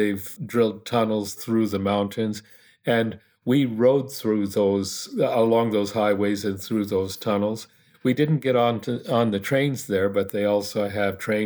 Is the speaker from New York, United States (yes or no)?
no; Oregon, United States; the combine harvesters used in my home state of Oregon for harvesting wheat.